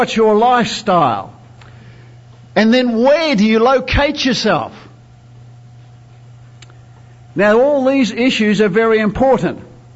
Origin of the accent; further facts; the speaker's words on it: Australia; now in India; And I'm from Australia, we love meat.